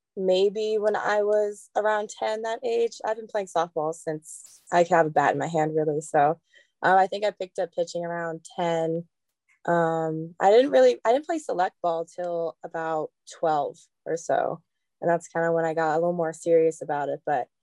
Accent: Texas, United States; because I'm from Texas, so we got all the channels.

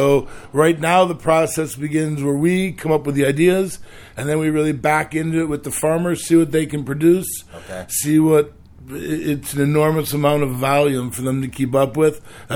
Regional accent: Chicago, Illinois, United States; Yeah. You know, I'm originally from Chicago.

